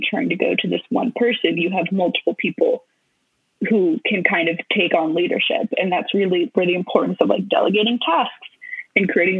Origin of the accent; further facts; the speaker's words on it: Minnesota, United States; now in Milwaukee, United States; I'm from Minnesota originally, but I go to school in Milwaukee, Wisconsin.